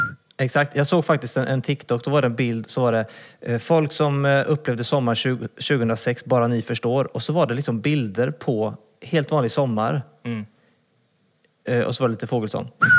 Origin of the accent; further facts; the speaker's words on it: Uddevalla, Västra Götaland County, Sweden; vårfåglar på Kappele hemma i Uddevalla